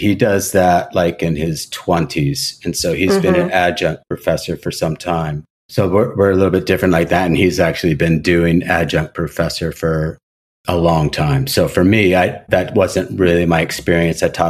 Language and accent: English; California, United States; Well, we moved a lot. I moved probably once a year, every year for the first, I don't know, 17, 18 years of my life, probably even longer than that, quite frankly. But primarily Orange County, Los Angeles.